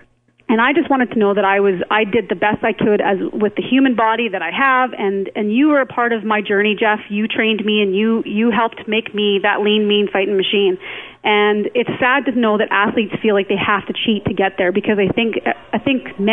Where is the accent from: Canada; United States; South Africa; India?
Canada; And that's what I think as a Canadian, too, when we were standing there on our podium